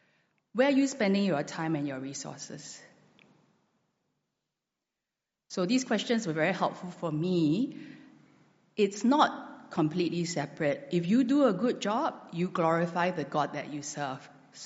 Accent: Singapore; We're Singaporean, we've been told this all our lives, meritocracy.

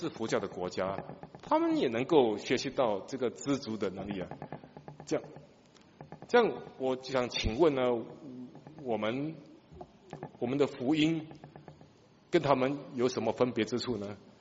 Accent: Singapore; 我们新加坡人快乐不快乐？

